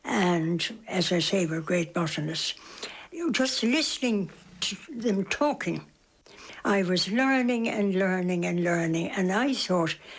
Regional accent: Munster, Ireland; Yes, I come from County Cork and we were gardeners.

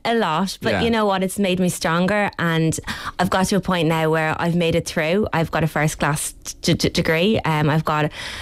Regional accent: Waterford, Munster, Ireland; Waterford City. Grew up there my whole life. Went to primary school there. Went to secondary school there. That's where my heart is.

